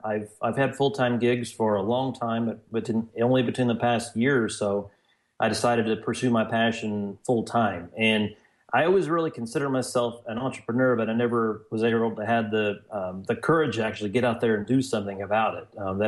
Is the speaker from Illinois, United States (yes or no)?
no; Winslow, Indiana, United States; I grew up in a little bitty town in southern Indiana, Winslow, Indiana, which it was about, 800 people or so.